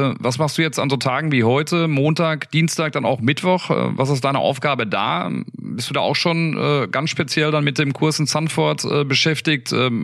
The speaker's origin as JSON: {"language": "German", "town": "Dortmund", "region": "North Rhine-Westphalia", "country": "Germany", "said": "sage ich als Dortmunder."}